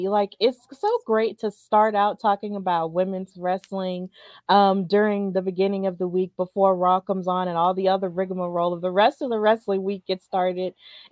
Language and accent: English; Birmingham, Alabama, United States; I understand that pride because I'm from Alabama. And if it's one thing I'm gonna do, I'm gonna rep Alabama, I'm gonna rep Birmingham 205 all day, every day.